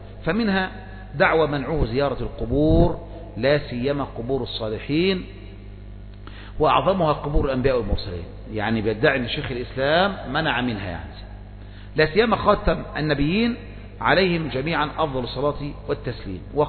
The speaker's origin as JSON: {"language": "Arabic", "country": "Egypt"}